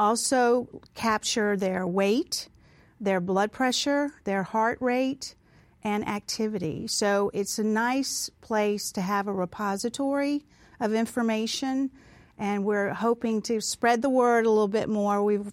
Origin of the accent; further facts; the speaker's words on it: the South, United States; You know, I grew up in the South, and we fried everything